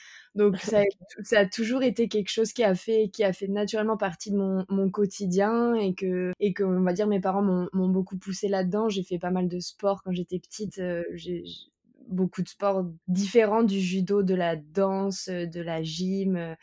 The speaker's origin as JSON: {"language": "French", "country": "France", "said": "je suis française et je suis professionnelle en surf et mannequin."}